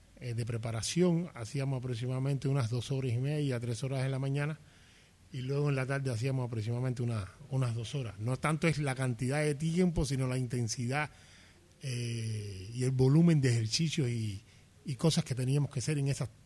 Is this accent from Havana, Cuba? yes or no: no; Matanzas, Cuba; Yo soy de Matanzas, de la provincia de Matanzas.